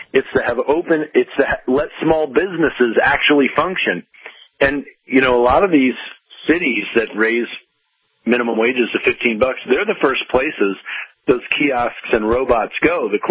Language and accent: English; Virginia, United States; in my home state of Virginia